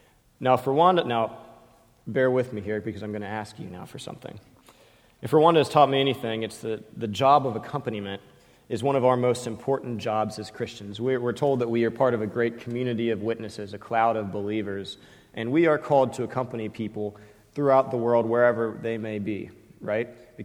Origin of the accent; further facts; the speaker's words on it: United States; I didn't like calling him Musaza because I'm American